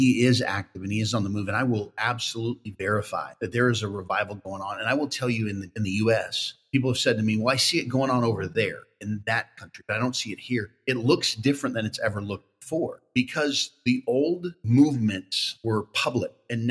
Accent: Spokane, Washington, United States; I grew up in Spokane, Washington, and attended church from a young age

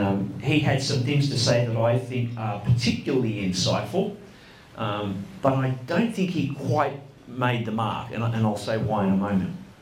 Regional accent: Brisbane, Queensland, Australia; I grew up in Brisbane, and I came down here because I was thinking of entering a religious order.

